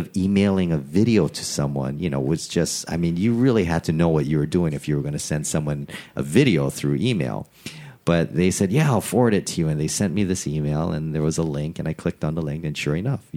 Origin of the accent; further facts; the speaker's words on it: Hawaii, United States; I was born and raised in Hawaii, and my mom played.